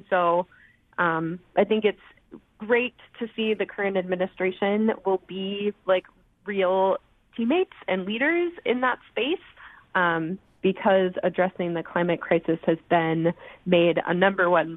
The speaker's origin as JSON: {"language": "English", "town": "Duluth", "region": "Minnesota", "country": "United States", "tie": "born or raised there", "said": "reflecting on growing up in Duluth, where January was a solid negative 12 degrees throughout the entire month."}